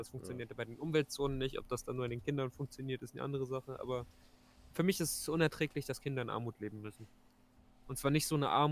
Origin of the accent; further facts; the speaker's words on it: Göttingen, Lower Saxony, Germany; in meiner Heimatstadt Göttingen